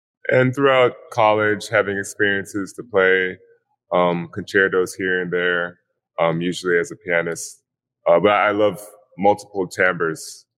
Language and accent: English; East Coast, United States; now in Los Angeles, United States; I'm from the East Coast, so it's definitely a pleasant surprise still that it's January and it's warm here in LA.